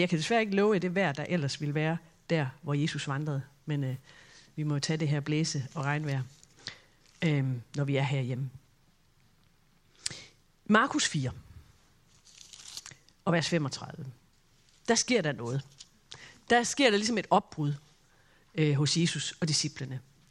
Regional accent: Esbjerg, Region of Southern Denmark, Denmark; Jeg er vokset op i Esbjerg, Vestjylland.

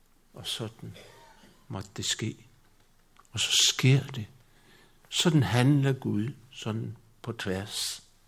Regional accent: Esbjerg, Region of Southern Denmark, Denmark; born there; Jeg er født i Esbjerg.

